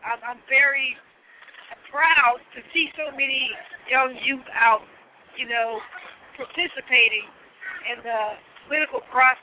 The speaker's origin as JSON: {"language": "English", "region": "Florida", "country": "United States", "lives_now": "Philadelphia, United States", "said": "Me? I'm originally from Florida, but I live in Philadelphia."}